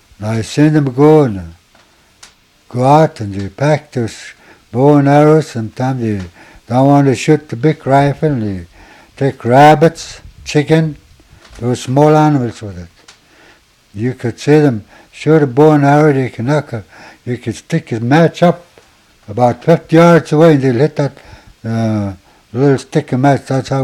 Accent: Nenana, Alaska, United States; now in Minto, United States; From Nenana. I was born and raised in Nenana till I was about 19, something like that. Then I marry my wife, yeah, and I make my home in Minto, where my wife's home is.

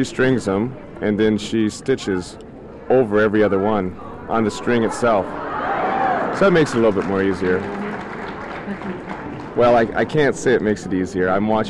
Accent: Fairbanks, Alaska, United States; I'm from Fairbanks here.

